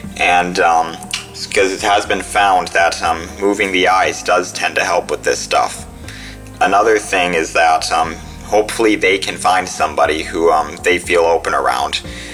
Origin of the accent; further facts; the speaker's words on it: Minnesota, United States; I am originally from Minnesota, but I am now in the military.